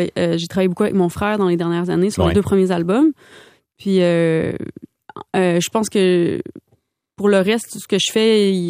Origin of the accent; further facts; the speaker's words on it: Quebec, Canada; j'ai grandi en Gaspésie.